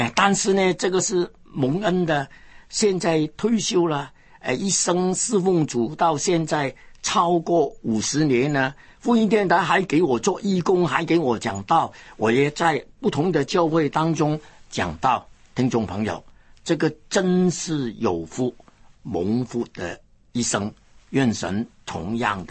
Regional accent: Hong Kong; 我有一个香港人，我是1938年在香港出生的了。本来呢一直当作自己是香港人，但是因为信了耶稣，有了主的爱的感动，就变为一个中国人。

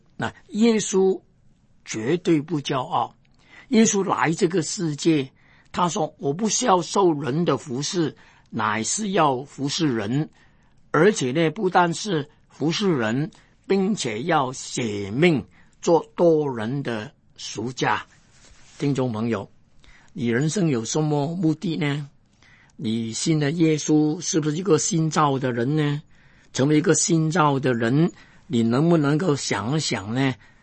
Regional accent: Hong Kong; 我就不觉得我再是单单是个香港人，我是个中国人。

